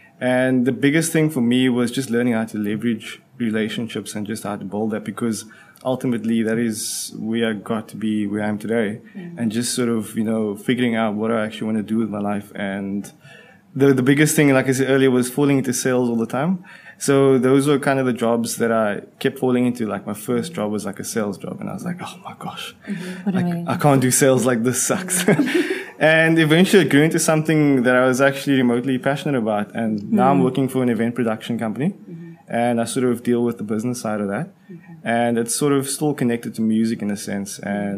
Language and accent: English; Cape Town, Western Cape, South Africa; born and bred in Cape Town.